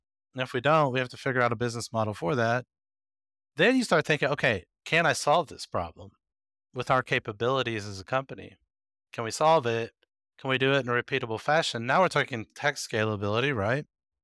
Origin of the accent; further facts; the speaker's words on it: United States; And I come from American society.